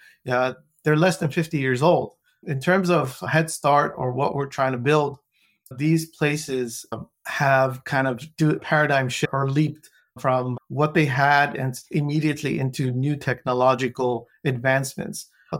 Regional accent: Brooklyn, New York, United States; also born or lived in Lebanon; Absolutely. I grew up in Brooklyn, New York.

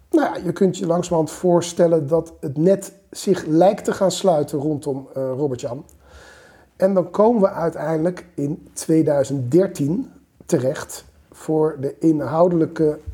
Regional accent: Netherlands; dat de Belgen iets minder doen aan anonimiseren dan wij als Nederlanders

